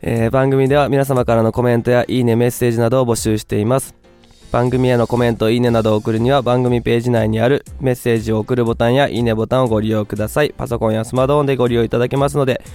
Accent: Fukuoka, Japan; 俺福岡の人なのになんで言い方変えない。

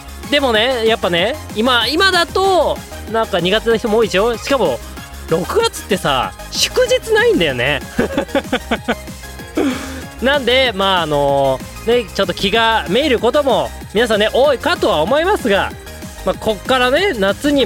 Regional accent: Hokkaido, Japan; 私が生まれ育ったのが北海道っていうことで

